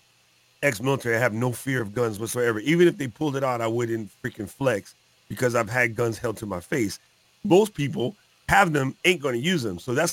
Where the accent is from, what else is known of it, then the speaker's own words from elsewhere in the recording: New York, United States; I was like, yo, I grew up in New York. Come on.